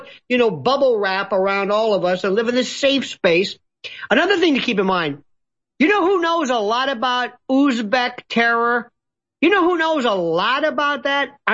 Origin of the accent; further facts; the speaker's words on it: Florida, United States; David, I am a native Floridian. I'm from Florida.